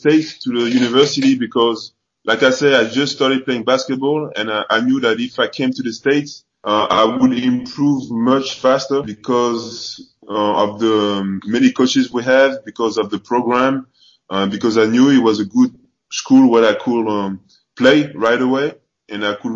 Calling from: France; English is a second language; Like you said, I'm live from France, but I'm always been close to you, to the Pirates, and I'm really happy to share this moment with you.

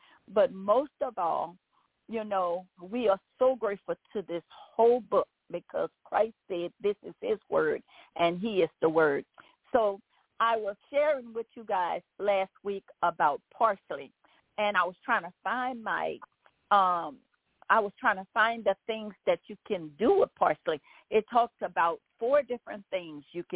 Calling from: Baton Rouge, Louisiana, United States; I'm calling from Baton Rouge, Louisiana.

